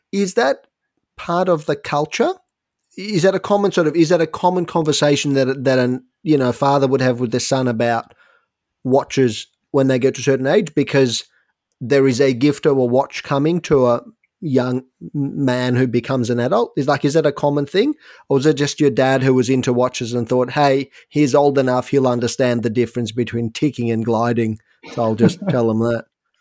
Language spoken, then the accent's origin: English; Ukraine; English is a second language; also born or lived in Soviet Union; I grew up in the Soviet Union, which doesn't really have watch culture to speak of at all. But it is now that I talk to friends in Russia now and Ukraine as well, which is where I'm from originally